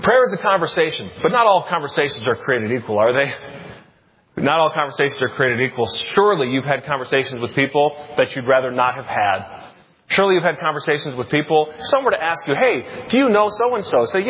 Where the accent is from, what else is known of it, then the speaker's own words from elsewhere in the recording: Michigan, United States; I'm from Michigan. You guys.